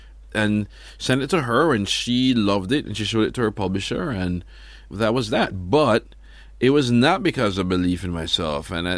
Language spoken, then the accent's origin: English; Jamaica; I mean, I'm Jamaican. We do everything to a soundtrack.